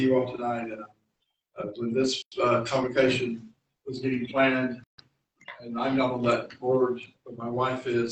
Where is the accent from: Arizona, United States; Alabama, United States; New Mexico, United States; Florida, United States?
Florida, United States; I'm from Florida, man. I don't know people from Quebec.